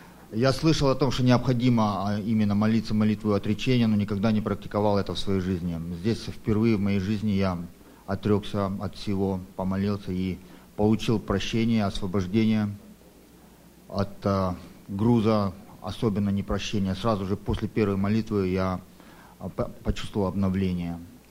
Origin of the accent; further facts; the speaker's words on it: Sacramento, California, United States; я приехал из Калифорнии, из города Сакраменто. На Энкаунтере я первый раз в жизни. Я слышал, я из баптистов